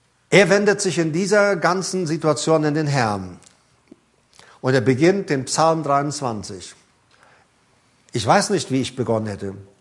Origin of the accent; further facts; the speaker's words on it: Paraguay; Ich meine, ich komme ja nun mal aus Paraguay, Südamerika.